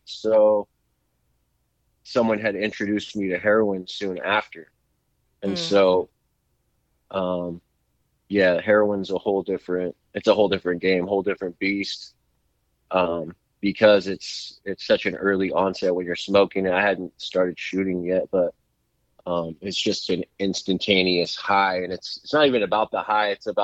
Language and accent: English; California, United States; My name's … I am from Sonoma County, California.